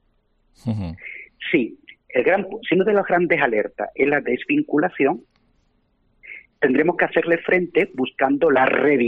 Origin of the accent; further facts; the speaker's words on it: Extremadura, Spain; donde yo sé que muchos extremeños, yo soy extremeño